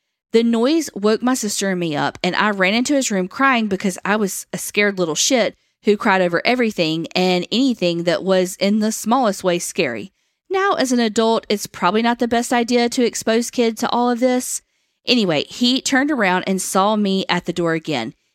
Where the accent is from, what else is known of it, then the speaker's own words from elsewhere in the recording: Louisiana, United States; now in Houston, United States; I'm from North Louisiana, currently live in Houston, so you guys really make me feel like I'm listening to some old friends from home telling stories.